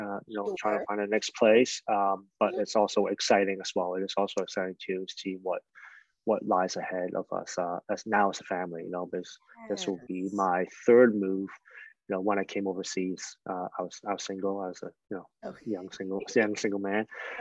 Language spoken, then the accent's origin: English; Canada; also born or lived in Hong Kong; First of all … I'm a Hong Kong-born Chinese Canadian. I was born in Hong Kong, raised in Canada, educated in Canada.